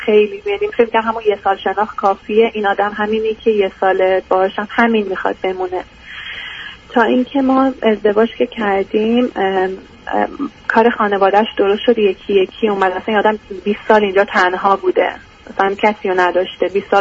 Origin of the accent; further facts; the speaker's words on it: Iran; moved away as an adult; من تو ایران انجینیرینگ خونده بودم و بعدش هم سر کار میرفتم، تا اینکه بعد اپلای کردم اومدم از ایران بیرون و اومدم اینجا، و میشه گفت که نیوکامر بودم.